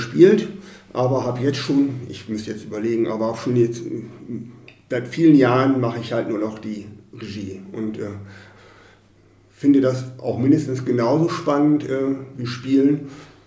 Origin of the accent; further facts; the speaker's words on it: Lengerich, North Rhine-Westphalia, Germany; da als jugendlicher Mann in Lengerich oder als junger Mann in Lengerich, wo ich herkomme